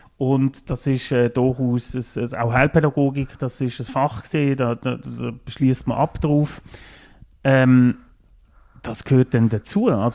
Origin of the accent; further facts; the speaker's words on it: Switzerland; now in Berlin, Germany; Ich bin halber Deutsche, ich habe die Schweizer Staatsbürgerschaft abgegeben quasi.